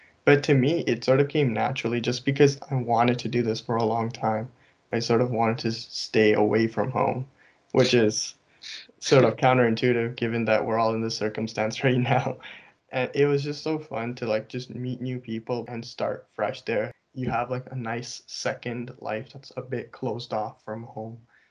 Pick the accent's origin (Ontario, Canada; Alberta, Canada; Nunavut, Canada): Ontario, Canada; I was grown locally. Like I grew up in Ontario.